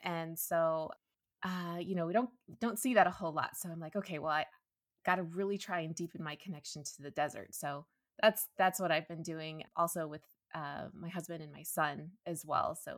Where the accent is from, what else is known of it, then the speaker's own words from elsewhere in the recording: Phoenix, Arizona, United States; Yeah, so I am an Arizona native, born and raised. So yeah, so I grew up in the Phoenix area, lived here, you know, total desert.